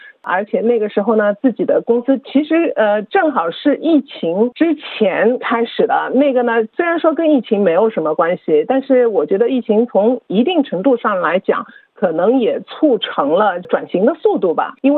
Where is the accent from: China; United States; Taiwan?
China; Shanghai; now in Australia; 我呢是来自上海的，随后呢我在澳洲来了很久了吧，我在这儿已经待了24年，快25年了。